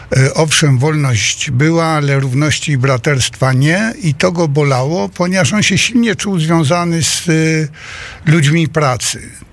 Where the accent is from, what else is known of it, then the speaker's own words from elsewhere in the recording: Wrocław, Lower Silesian Voivodeship, Poland; Ja jestem wrocławianinem